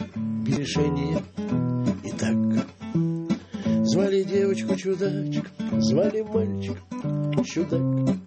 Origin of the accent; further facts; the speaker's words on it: Moscow, Russia; Ну, я москвич